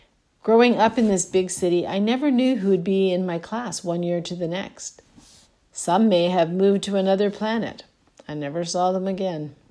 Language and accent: English; Toronto, Ontario, Canada; Growing up in Toronto, everyone seemed remote.